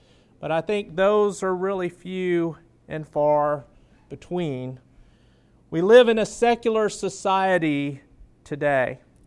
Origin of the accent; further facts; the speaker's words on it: United States; of course I'm rooting for the U.S. being an American